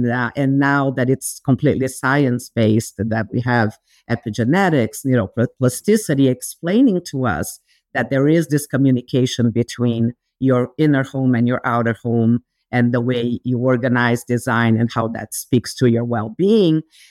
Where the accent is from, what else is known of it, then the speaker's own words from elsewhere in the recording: São Paulo, Brazil; also born or lived in England / New York; I am from Brazil, but I am from São Paulo, and I spend most of my life between, you know, England and New York. So I'm a big city girl